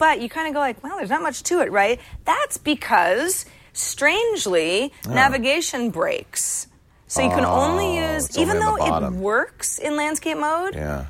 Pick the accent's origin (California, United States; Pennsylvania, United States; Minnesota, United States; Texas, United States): California, United States; I can say I'm interested in people from my hometown or from the area or Olympic stories that are based in the Bay Area in general.